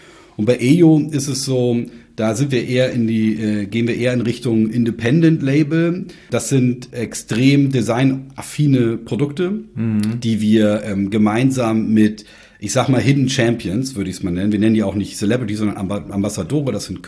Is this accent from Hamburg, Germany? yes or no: yes; Hamburg, Germany; was mich persönlich sehr freut, als Hamburger